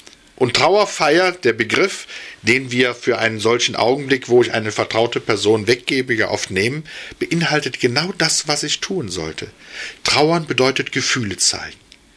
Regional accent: Cologne, North Rhine-Westphalia, Germany; als Rheinländer oder sage ich mal als Kölner

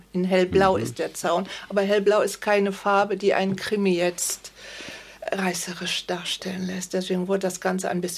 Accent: Hennef, North Rhine-Westphalia, Germany; früher schon als Kind in unserer Wohnung in Hennef, wo ich aufgewachsen bin.

